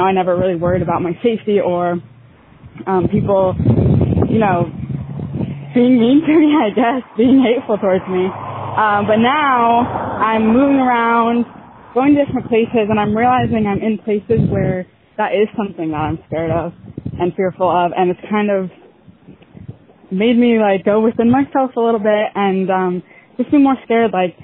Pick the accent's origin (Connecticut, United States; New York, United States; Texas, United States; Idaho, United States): Connecticut, United States; I'm from Connecticut.